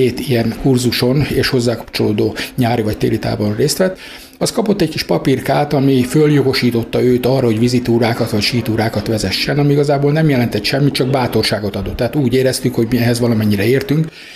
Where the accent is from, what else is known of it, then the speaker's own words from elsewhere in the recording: Kiskunhalas, Bács-Kiskun, Hungary; Én kiskunhalasi vagyok